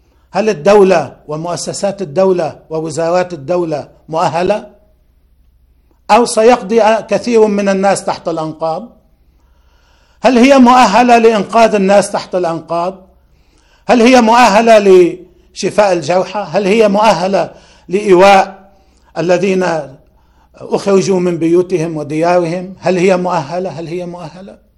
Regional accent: Lebanon; ما كنا كلبنانيين نشعر أنه عنا هذا التحدي

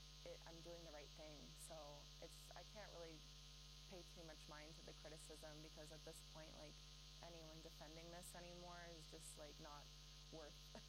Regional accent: United States; So I felt so much guilt being there as an American.

